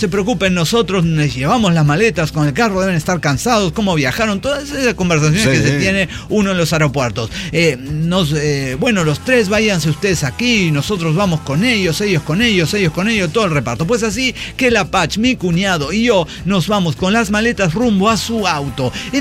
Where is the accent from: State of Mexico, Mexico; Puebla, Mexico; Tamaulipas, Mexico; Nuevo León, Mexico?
State of Mexico, Mexico; Toluca; Nosotros somos de Toluca.